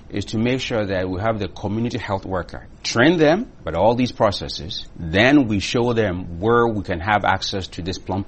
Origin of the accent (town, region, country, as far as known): Ghana; born or raised there